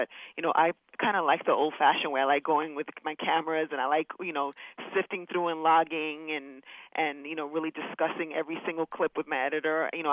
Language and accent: English; Dominican Republic; because I'm from the Dominican Republic